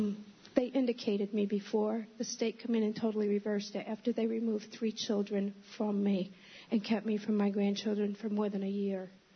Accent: Groton, United States; I'm from Groton.

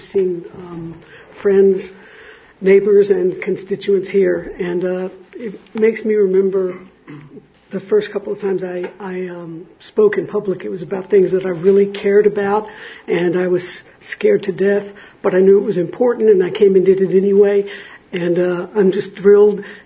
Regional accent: Texas, United States; Most of y'all might know or not that I'm from Texas. So y'all might imagine I'm no stranger to guns

